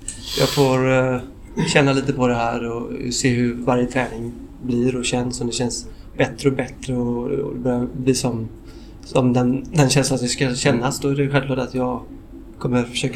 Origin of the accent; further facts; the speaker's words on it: Lerum, Västra Götaland County, Sweden; jag är från Lerum och uppväxt typ i stan